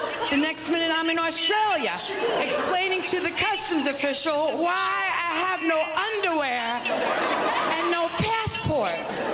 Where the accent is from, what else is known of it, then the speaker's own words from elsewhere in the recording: Cleveland, Ohio, United States; I'm not even from here. I'm visiting from Cleveland.